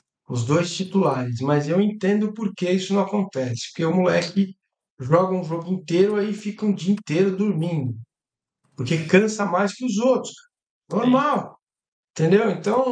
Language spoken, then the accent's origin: Portuguese; São Paulo, Brazil; Eu era goleiro, então eu jogava no timinho da rua ali, na Vila Madalena, onde eu nasci. Não é mais vila, né? Agora é Madalena, só tem prédio.